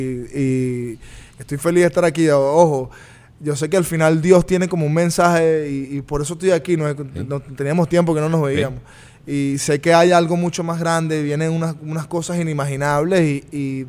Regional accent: Washington, District of Columbia, United States; Yo me crié básicamente en Washington, D.C., donde muy pocas personas hablan español y donde yo crecí era netamente inglés

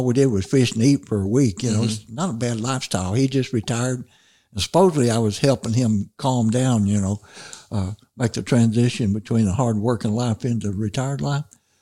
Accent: Missouri, United States; I was born and raised in Missouri Boot Hill. We didn't have deer or turkey either one.

